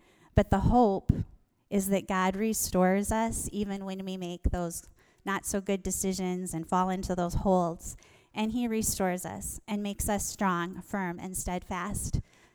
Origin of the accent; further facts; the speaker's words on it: Canton, United States; I'm from Beersford, originally from Canton.